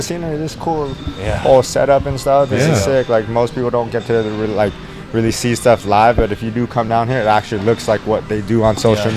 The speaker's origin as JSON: {"language": "English", "region": "California", "country": "United States", "said": "I was from Northern California. Everything was locked down."}